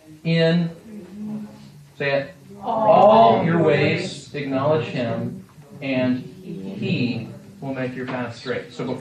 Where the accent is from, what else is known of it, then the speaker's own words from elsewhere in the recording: Texas, United States; I'm from Texas.